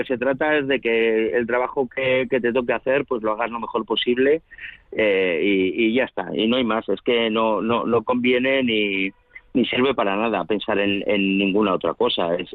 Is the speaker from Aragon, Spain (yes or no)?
yes; Aragon, Spain; nos libera un poco de todos los complejos que tenemos los aragoneses, que hemos tenido durante muchos años, de, bueno, desde nuestro acento hasta dentro de nuestra posición en España.